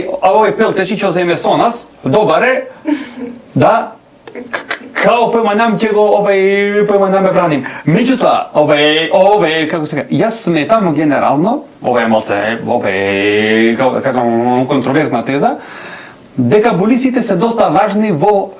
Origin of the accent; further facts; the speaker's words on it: Bitola, Pelagonia, North Macedonia; ние фактички доаѓаме од Битол